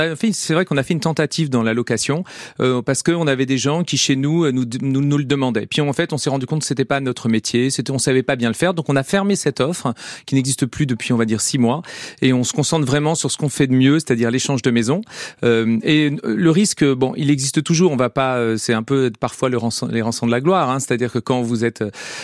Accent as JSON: {"language": "French", "region": "Brittany", "country": "France", "said": "Moi, je suis breton, donc il faisait pour moi pas très froid dans la maison."}